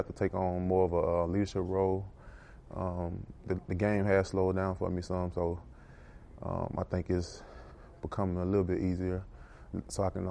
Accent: Louisiana, United States; I'm from Louisiana, we do that.

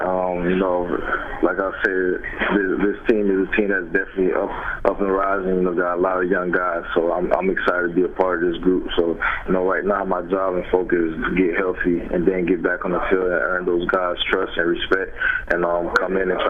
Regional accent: Haiti; growing up in Haiti, you could be a Brazil fan or Argentina fan.

